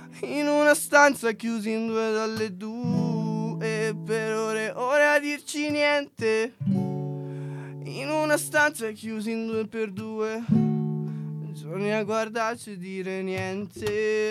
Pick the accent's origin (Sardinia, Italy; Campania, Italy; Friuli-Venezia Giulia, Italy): Sardinia, Italy; E quindi tutti quanti da ragazzini in Sardegna c'hanno subito la barba lunga, questa roba qua.